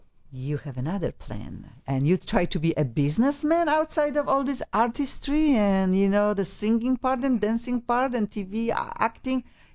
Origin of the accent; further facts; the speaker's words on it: Poland; English is a second language; moved away; I am from Poland, obviously. I felt part of this. Oh, I'm starting my life again and again. Even when I'm here 20 years, I still every day I think like I start, when I, especially when I forget the word in English